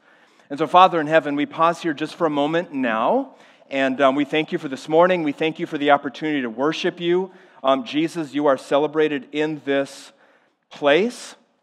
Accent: Midwest, United States; And so I grew up in the Midwest, in the kind of the north part of the Midwest, not too far from the Canadian border, actually. And I was closer to Winnipeg, Manitoba, than I was to Minneapolis, St. Paul.

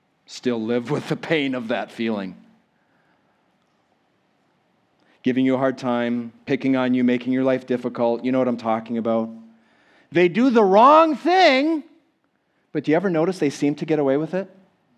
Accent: Minnesota, United States; I was in kindergarten, like a lot of you, and I grew up in Minnesota, and during the winter, I remember walking home. We lived out in the country.

